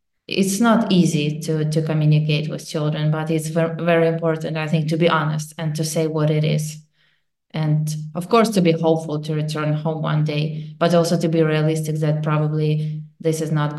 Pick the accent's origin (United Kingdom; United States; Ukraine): Ukraine; Kyiv; English is a second language; moved away as an adult; We are from Kyiv and every day there are attacks and the people are killed.